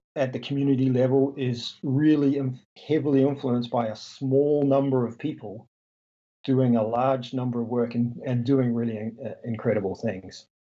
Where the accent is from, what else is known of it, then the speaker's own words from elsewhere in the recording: New Zealand; the short of it is I grew up in New Zealand, played basketball from the earliest age I can remember